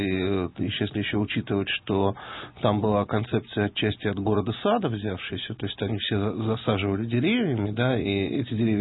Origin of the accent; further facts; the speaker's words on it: Moscow, Russia; born there; И такой стал более такой, ну, самым роскошным местом в Москве. Я очень рано оттуда уехал.